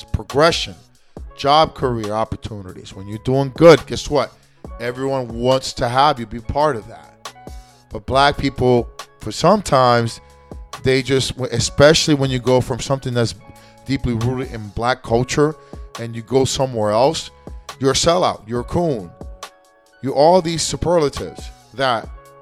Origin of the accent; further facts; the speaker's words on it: United States; most of my life, I grew up in the States. So what do you expect? It's like this. Yeah, I acknowledge my trace. I am American from Hispanic descent. But at the end, I'm American.